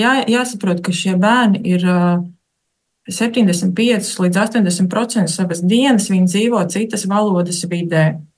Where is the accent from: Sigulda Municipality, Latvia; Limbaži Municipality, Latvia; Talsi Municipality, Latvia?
Limbaži Municipality, Latvia; Limbaži; accent: Livonian dialect; Es pati esmu no Limbažiem, es cenšos izrunāt galotnes.